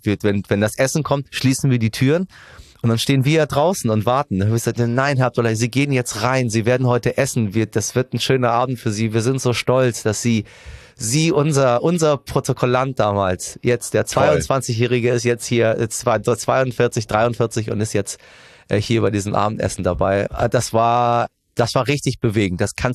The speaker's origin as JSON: {"language": "German", "town": "Tehran", "region": "Tehran Province", "country": "Iran", "moved": "yes", "said": "Aber ich bin ja gar nicht Hamburger. Ich bin ja Iraner."}